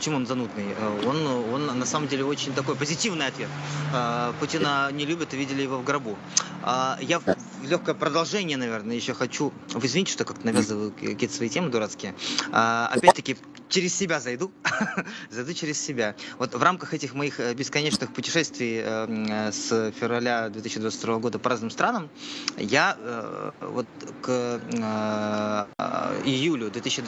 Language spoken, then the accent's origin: Russian; Almaty, Kazakhstan; born there; А я родился в Алма-Ате, и я уцепился за этот факт биографии радостно так.